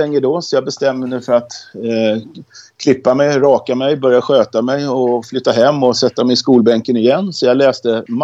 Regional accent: Stockholm, Stockholm County, Sweden; also born or lived in Småland / Skåne; jag växte upp i Stockholm en gång i tiden, tror det eller ej, och kom till... Först till Småland och sen till Skåne. Men det där med sydländskan, den har jag aldrig lärt mig.

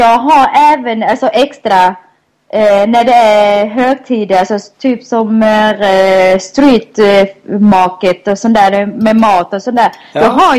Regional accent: Thailand; now in Sweden; Det är så som hemma i Thailand faktiskt.

